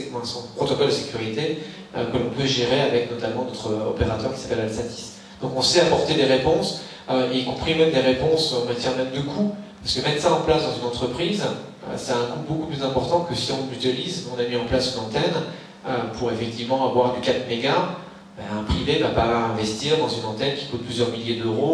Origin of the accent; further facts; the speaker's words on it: Grand Est, France; Moi, je suis originaire des Ardennes. Les Ardennes, c'est un des rares départements qui se dépeuplent.